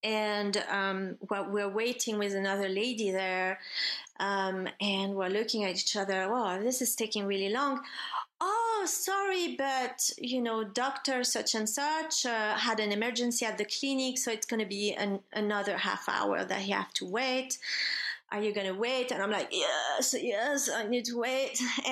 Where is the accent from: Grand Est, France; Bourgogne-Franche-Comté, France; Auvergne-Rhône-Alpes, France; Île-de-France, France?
Île-de-France, France; Paris; So I was born and raised in Paris. Ooh la la. And my mother is French and my father is from Venezuela.